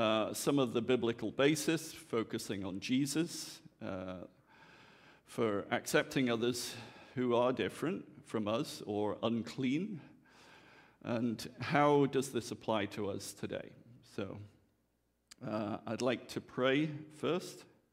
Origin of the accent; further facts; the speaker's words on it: England, United Kingdom; And I'm an Englishman, and I've been married for 25 years to an American.